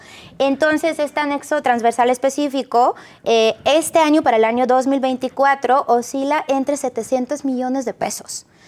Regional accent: Poland; De Polonia.

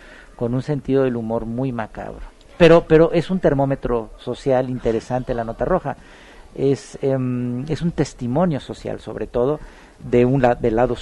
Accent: Mexico; Así somos los mexicanos, ¿no?

